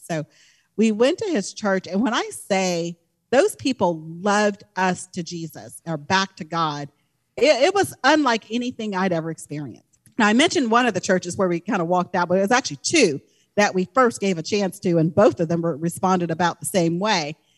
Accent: Georgia, United States; We're both from Georgia. So we're familiar with the South.

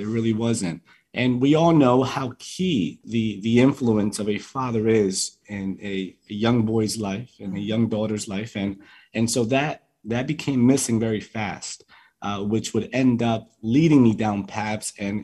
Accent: Colombia; first language Spanish; English is a second language; I came down here actually with just knowing Spanish, even though I was born here. Beautiful memories of growing up in Colombia and with that beautiful culture that's within my DNA.

